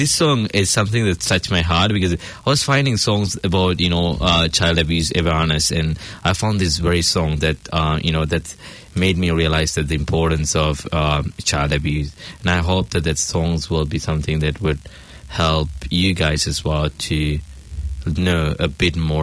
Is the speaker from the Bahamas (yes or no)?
no; Sri Lanka; English is a second language; Because I'm from Sri Lanka, so Sri Lanka is pretty far from Indonesia.